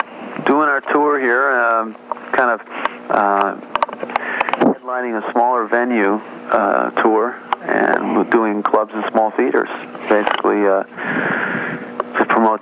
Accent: Chicago, Illinois, United States; also born or lived in Los Angeles; I was originally from Chicago, moved to L.A. for 8 years, and so I did my time there.

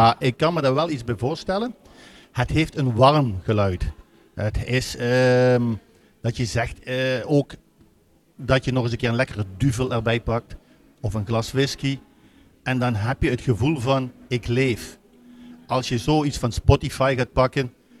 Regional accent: Netherlands; Ik kom uit Nederland

